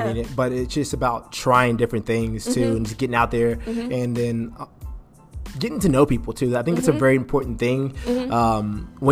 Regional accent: Huntington, West Virginia, United States; also born or lived in Pittsburgh; So I'm from Pittsburgh originally, but I grew up in Huntington, West Virginia.

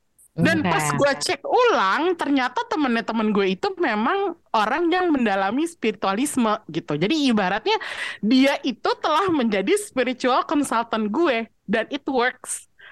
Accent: Java, Indonesia; Dan gue pun orang Jawa gitu.

